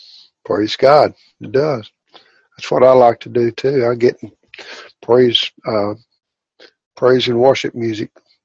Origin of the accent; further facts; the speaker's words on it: Arkansas, United States; I'm from Arkansas, and so a lot of people have a hard time understanding what I say at times.